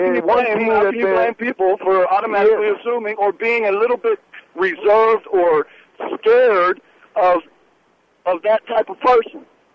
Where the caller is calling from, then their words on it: Texas, United States; Well, sir, I mean, I'm calling from Texas. However, I am an American.